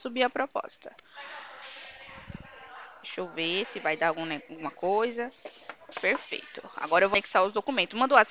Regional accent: Minas Gerais, Brazil; O povo fala pra mim, pergunta se eu sou da Bahia, eu falo que não, porque pra mim eu não gosto, tem que falar que eu sou mineira.

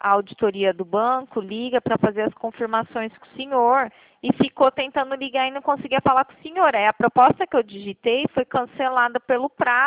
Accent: Presidente Prudente, São Paulo, Brazil; Sou de Presidente Prudente.

